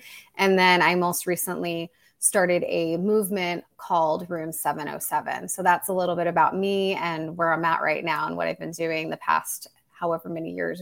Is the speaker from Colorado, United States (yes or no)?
no; New York, United States; Like, I'm from New York, like, please, we're going to get in a fight.